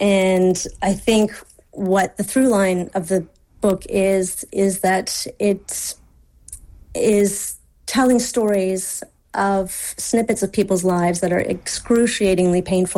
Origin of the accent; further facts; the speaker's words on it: Canada; now in Scherpenheuvel, Belgium; I'm Canadian. I live in Belgium, have done for 14 years. I just got my Belgian citizenship this week, so I'm, I guess, a dual national now, and I live in a little tiny town called Schepenoeuvel, which is in the Flemish Brabant region